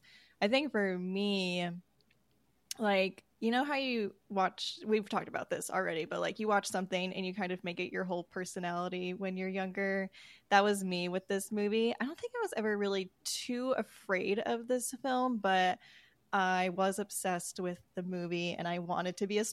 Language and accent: English; Midwest, United States; I think just like growing up in the Midwest, it's like yearly occurrence this time of year